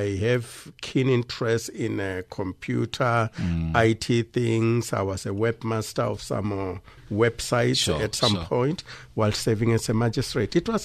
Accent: Limpopo, South Africa; And yes, I grew up in Limpopo, the area called Rwamondo. That's where I grew up as a teenager.

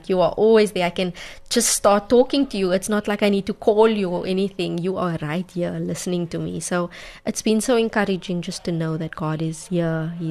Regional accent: Namibia; And I would love to go to my hometown, Namibia, and sell in Namibia and even internationally.

